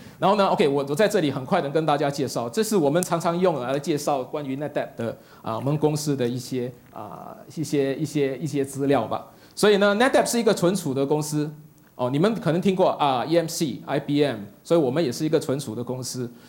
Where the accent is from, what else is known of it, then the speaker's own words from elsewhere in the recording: Singapore; 我是来自新加坡